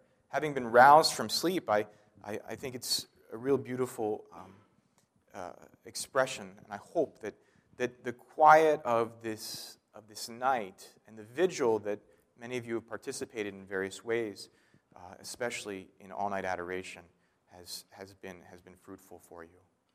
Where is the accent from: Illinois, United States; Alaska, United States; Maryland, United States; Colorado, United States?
Maryland, United States; Crofton; and I grew up in Crofton, Maryland, your parents pile you in, take you down Route 4 all the way down, and then you're at the water.